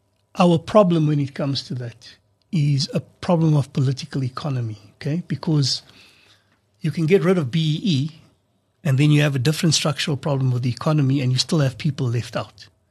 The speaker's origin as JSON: {"language": "English", "country": "South Africa", "said": "We're all South African, we diverse, but as South Africans, this is what we stand"}